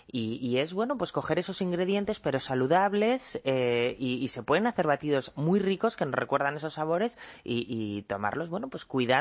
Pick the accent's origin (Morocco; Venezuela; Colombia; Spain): Spain; Asturias; Yo soy asturiana.